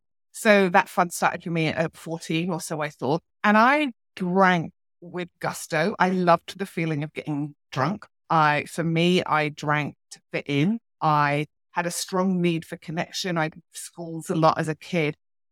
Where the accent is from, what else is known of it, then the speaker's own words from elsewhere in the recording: United Kingdom; now in Australia; I am British. I live on the west coast of Australia.